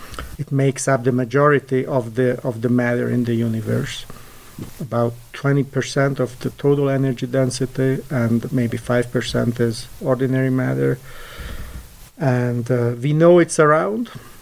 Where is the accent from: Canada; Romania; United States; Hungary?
Hungary; English is a second language; I grew up in Hungary, and, you know, there's a very vibrant, you know, sort of high school competition scene there.